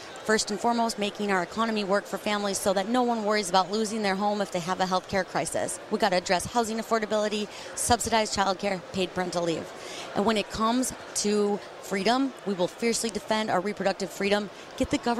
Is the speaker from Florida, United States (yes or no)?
no; Utah, United States; in my home state of Utah, the average person dies 2 years early because of the air quality.